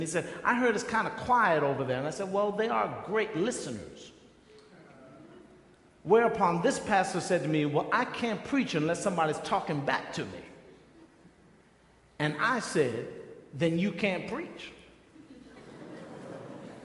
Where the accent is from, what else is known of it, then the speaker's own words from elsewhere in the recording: The Bronx, New York, United States; Now I'm from the Bronx. I can picture this.